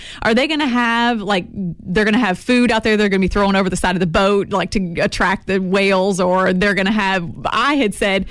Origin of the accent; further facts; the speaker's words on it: Florida, United States; Growing up in Florida, I had been on boats many times.